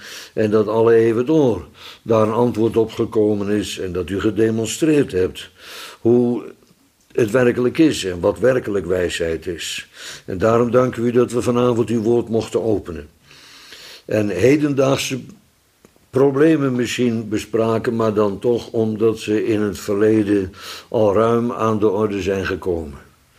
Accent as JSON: {"language": "Dutch", "region": "Holland", "country": "Netherlands", "said": "Ik weet niet of het Fries daar nog iets mee heeft, maar ik als Hollander wel."}